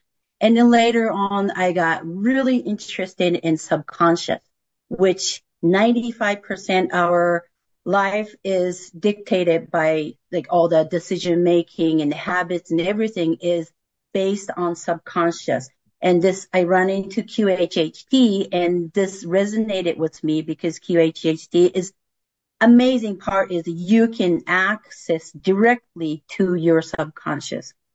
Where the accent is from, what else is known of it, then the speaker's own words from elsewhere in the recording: Japan; English is a second language; I was born and raised in Japan.